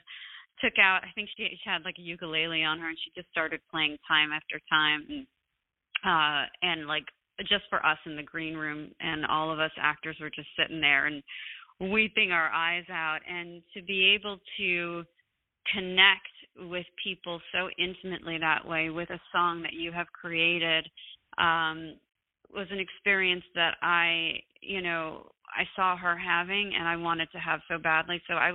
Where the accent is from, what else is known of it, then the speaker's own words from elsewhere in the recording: New York City, New York, United States; Growing up in New York City and also being a dancer, I ended up making a home in the Broadway theater community